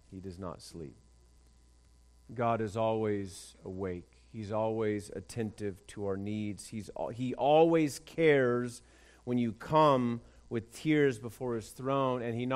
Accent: West Coast, United States; I'm really from the West Coast, so I just play a Southerner on TV.

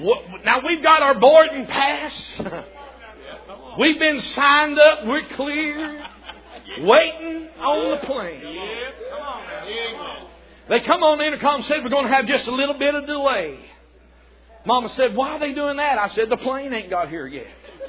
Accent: Kentucky, United States; So I'm from Kentucky.

